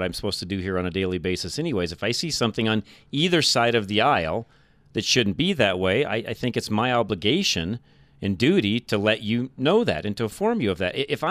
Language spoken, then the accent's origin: English; Texas, United States; I'm a Texan. I need to make sure Texas is represented correctly.